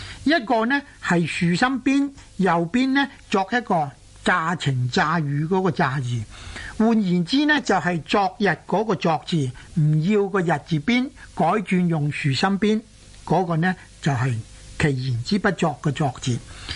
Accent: Guangdong, China; accent: Cantonese; 就即是我们广东话呢所谓牙诈那两个字

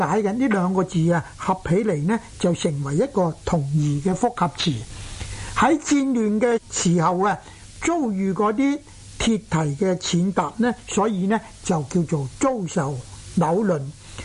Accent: Guangdong, China; 我们广东人呢多数呢读他做坦，

